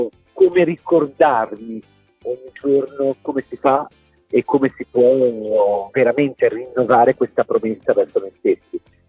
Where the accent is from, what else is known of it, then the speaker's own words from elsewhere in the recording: Genoa, Liguria, Italy; moved away as an adult; io a 20 anni sono scappato da Genova per fare il ballerino